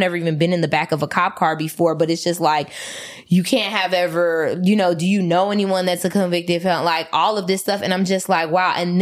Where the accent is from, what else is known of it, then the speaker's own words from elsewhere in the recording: Miami, Florida, United States; I'm this ghetto ass girl from Miami